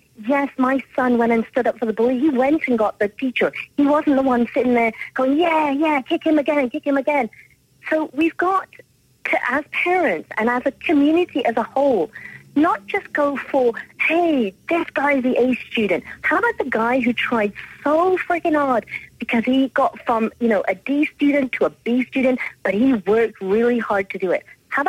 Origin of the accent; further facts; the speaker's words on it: England, United Kingdom; I'm from England, and I've been here 12 years.